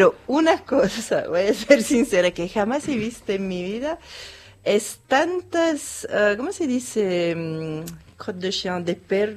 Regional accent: Brussels, Brussels-Capital Region, Belgium; Sí, soy de Bruselas.

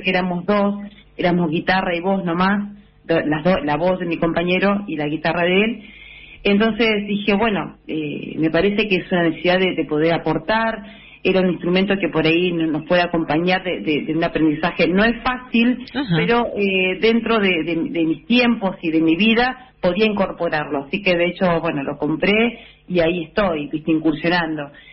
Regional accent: La Plata, Buenos Aires Province, Argentina; Soy platense, nací acá en el barrio Jardín de la ciudad. Mi profesión es docente, soy profesora de educación física.

